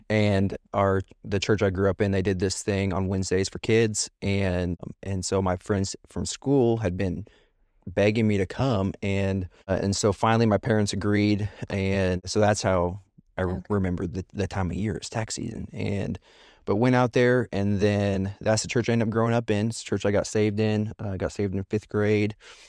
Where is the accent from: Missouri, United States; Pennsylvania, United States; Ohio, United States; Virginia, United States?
Missouri, United States; I'm from Northwest Missouri and about 30 minutes north of Kansas City and grew up in a small town, graduated with 58 people.